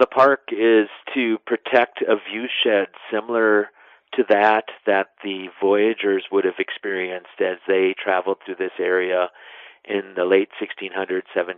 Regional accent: Wisconsin, United States; I'm originally from West Central Wisconsin.

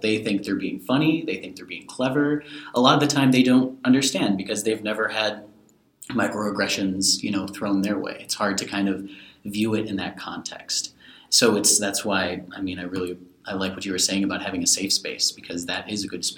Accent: Chicago, Illinois, United States; I grew up in Chicago. I didn't grow up on a reservation.

